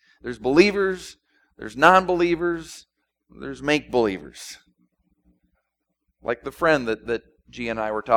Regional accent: Minnesota, United States; when I was growing up in Minnesota, in my backyard we had two apple trees and a crab tree.

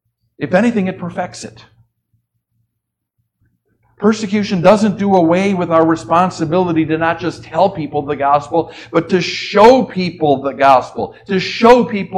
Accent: Minnesota, United States; My home state, Minnesota's liberal Speaker of the House, Melissa Hortman, and her husband, both killed over ideological differences, murdered.

